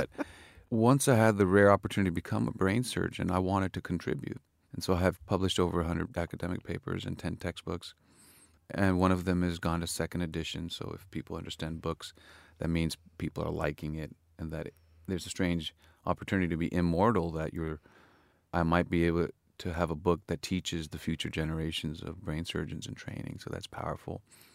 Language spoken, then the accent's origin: English; Jammu and Kashmir, India; now in Los Angeles, United States; I was born in Kashmir. When we had the opportunity to leave, we did. It was a violent area. And when my father had the opportunity to come to the States, we went to Los Angeles.